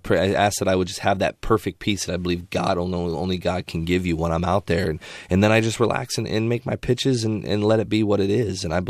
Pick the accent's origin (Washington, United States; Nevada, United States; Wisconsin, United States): Washington, United States; Spokane; I mean, but then I grew up in Spokane, Washington, when we didn't live on the military base. That's a very conservative area.